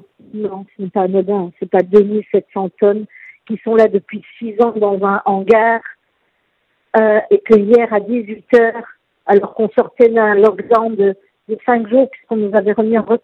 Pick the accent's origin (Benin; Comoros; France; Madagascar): France; now in Lebanon; moi je ne suis pas libanaise, hein. Je suis française, je suis ici pour le travail